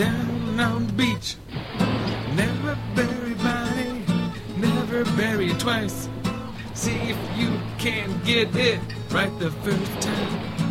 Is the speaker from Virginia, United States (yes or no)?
no; Cleveland, Ohio, United States; But we're from Cleveland, but we're in New York right now.